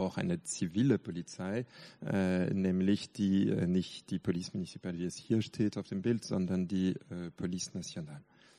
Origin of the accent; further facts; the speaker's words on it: Paris, Île-de-France, France; German is a second language; also born or lived in Berlin; Ich komme, wie gesagt, aus Paris, Berlin gelebt, bin aber leider seit 2 Monaten wieder in Paris und habe ein bisschen von meinem Deutsch in der Zwischenzeit vergessen.